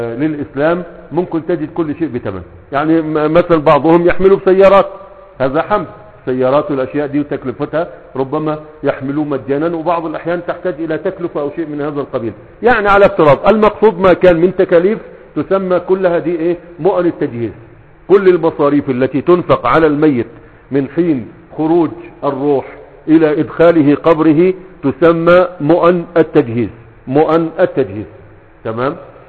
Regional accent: Egypt; now in Yemen; هنا يعني في اليمن ما تباع صح، ما تباع، لكن عندنا في مصر بتباع

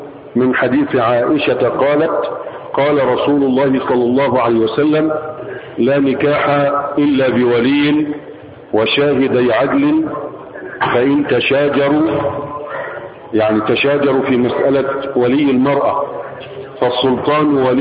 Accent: Egypt; ما كان يسمى في بعض الأحيان عندنا في مصر زواجا عرفيا

